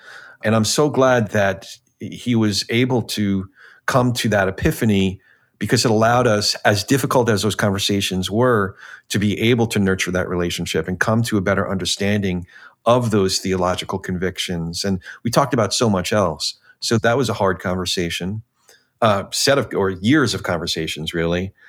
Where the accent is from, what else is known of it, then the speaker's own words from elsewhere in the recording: New Jersey, United States; I'm a kid from Jersey, so sometimes the sharp elbows come out.